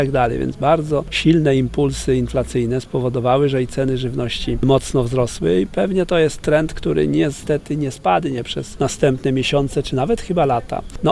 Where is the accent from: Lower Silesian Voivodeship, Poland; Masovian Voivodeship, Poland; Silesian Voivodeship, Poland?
Masovian Voivodeship, Poland; Cieszę się, bo ja pochodzę z powiatu garwolińskiego i widzę, że ta idea tutaj szczególnie rozkwita.